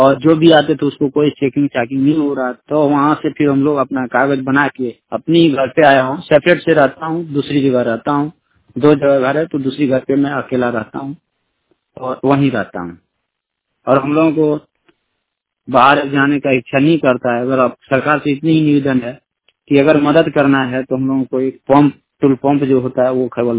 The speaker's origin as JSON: {"language": "Hindi", "town": "Jagadi", "region": "Bihar", "country": "India", "also_born_or_lived": "Ahmedabad", "said": "हम बिहार का रहने वाला हूँ। ग्राम जगाडी पोस्ट माधवपुर थाना चंद्रगंडी जिला जमुई प्रखंड चकराई हाईकोर्ट पटना। … मेरा दो जगह घर है सिमरातरी। मैं अहमदाबाद में रहते थे, अहमदाबाद में काम करते थे।"}